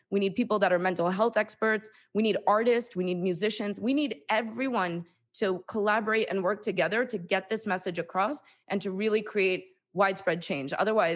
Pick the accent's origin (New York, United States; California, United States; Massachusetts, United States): New York, United States; And then I went to Columbia University. I'm from New York.